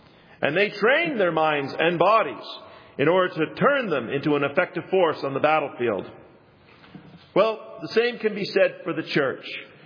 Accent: Canada; Growing up in Canada, every Christmas, there would be a short film that would appear on television called The Hockey Sweater.

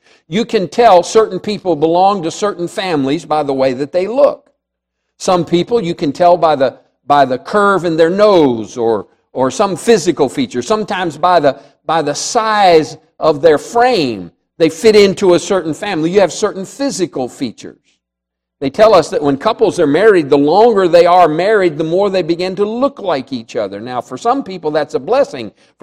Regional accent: Lancaster, Pennsylvania, United States; born there; I was born in Lancaster, Pennsylvania, because that's where my mom lived, and I wanted to be close to her when I was born.

